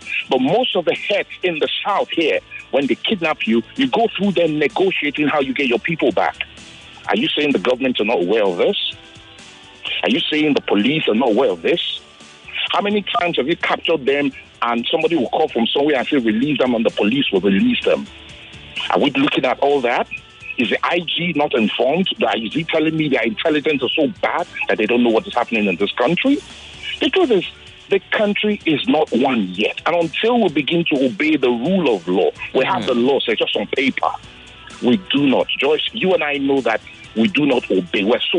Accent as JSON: {"language": "English", "region": "Kano", "country": "Nigeria", "tie": "born or raised there", "said": "I schooled in the north. I grew up in Kano."}